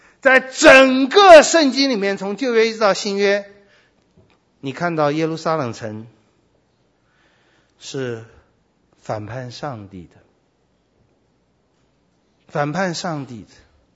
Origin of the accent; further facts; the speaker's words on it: China; 波斯人跟我们中国人这点非常相似，我们是一个非常注重历史的国家